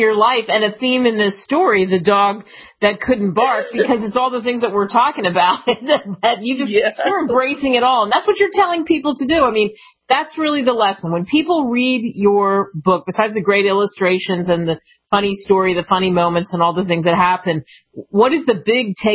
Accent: New York, United States; because I'm a New Yorker originally, he reminds me of living in New York.

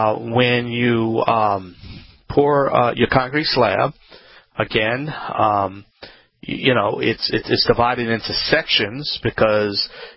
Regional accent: Louisiana, United States; … this is Home Talk USA.

